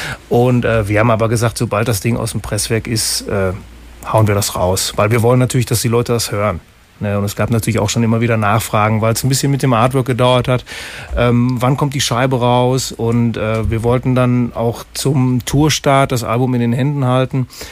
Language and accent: German; Essen, North Rhine-Westphalia, Germany; Also wir kommen aus dem Ruhrgebiet, ich komme aus Essen, die anderen kommen alle aus Dortmund.